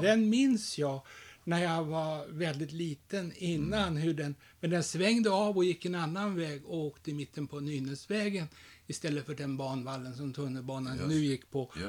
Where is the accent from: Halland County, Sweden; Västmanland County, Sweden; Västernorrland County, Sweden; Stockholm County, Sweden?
Stockholm County, Sweden; Stockholm; Jag växte upp i Enskede, i närheten av Sofielundsplan.